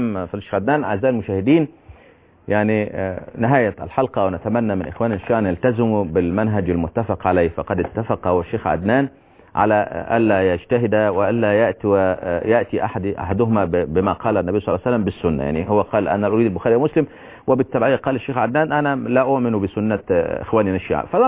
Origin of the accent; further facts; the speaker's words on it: Upper Egypt, Egypt; أنا صعيدي.